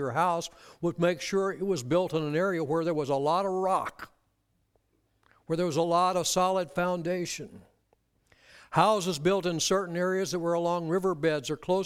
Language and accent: English; California, United States; Growing up in Southern California, we experienced earthquakes.